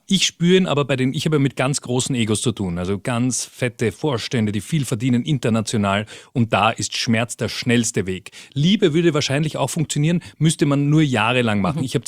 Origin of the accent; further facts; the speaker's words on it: Vienna, Austria; born there; Ich bin in Wien geboren, also ich bin ganz unspektakulär in Wien geboren. Bin 2006 das erste Mal nach Südamerika